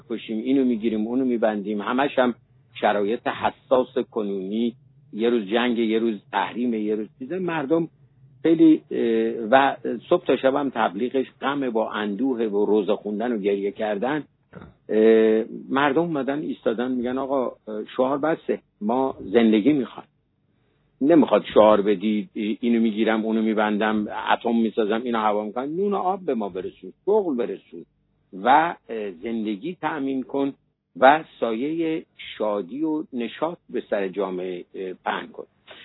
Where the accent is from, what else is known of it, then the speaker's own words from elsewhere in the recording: Iran; ما ایرانی هستیم